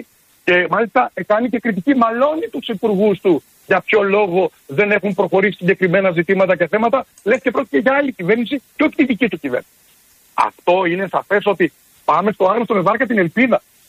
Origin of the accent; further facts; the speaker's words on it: Thessaloniki, Central Macedonia, Greece; αυτό που ειδικά χτύπησε την πόλη μου, τη Θεσσαλονίκη